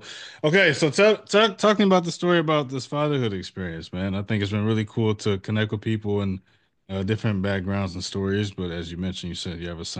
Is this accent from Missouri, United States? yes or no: yes; St. Louis, Missouri, United States; I'm from St. Louis, man. So I'm a Cardinals fan by nature.